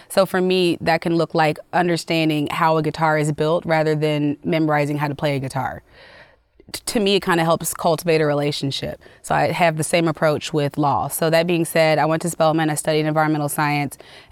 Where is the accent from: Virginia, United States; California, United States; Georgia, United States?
Georgia, United States; Atlanta; I'm from Atlanta, but everyone in the … is from different places.